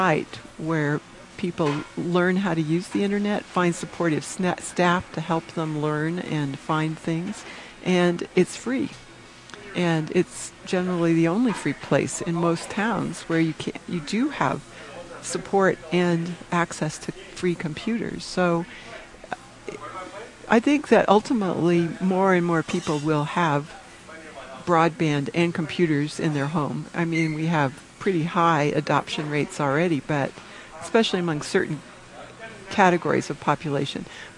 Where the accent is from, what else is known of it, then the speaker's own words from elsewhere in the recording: New Mexico, United States; since I'm from Rio Arriba County, that's the one I know about the best.